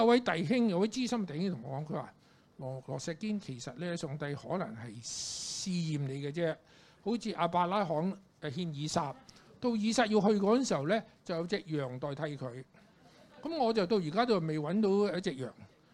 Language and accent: Cantonese; Hong Kong; also born or lived in China / Canada; 我在中國大陸出世，4歲嚟香港，台灣就唔係好喜歡在中國大陸出世的人去台灣。不過我在加拿大一個很長的時間居留，有加拿大護照咧